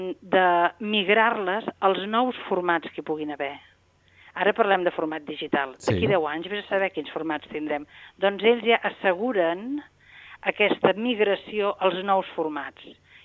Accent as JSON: {"language": "Catalan", "town": "Santa Coloma de Queralt", "region": "Catalonia", "country": "Spain", "said": "jo sóc filla de Santa Coloma"}